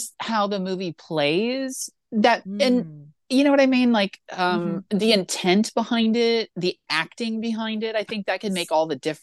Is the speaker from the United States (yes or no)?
yes; Ohio, United States; Cause it could be, cause I mean, I'm from Ohio.